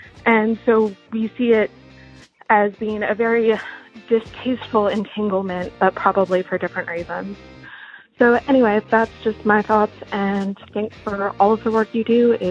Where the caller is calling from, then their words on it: Memphis, Tennessee, United States; I'm a listener from Memphis